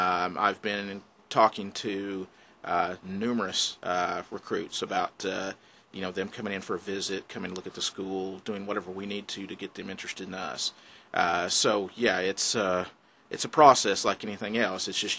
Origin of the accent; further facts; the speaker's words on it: Texas, United States; I grew up in Texas, big all sports fan. Played every sport there was, played college football, was a kicker.